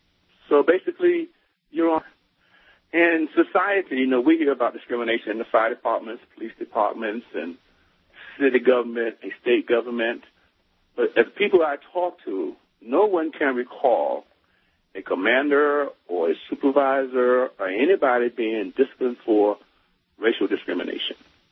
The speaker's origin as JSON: {"language": "English", "region": "the South", "country": "United States", "tie": "born or raised there", "said": "And it appeared to be better than growing up in the South in the 60s."}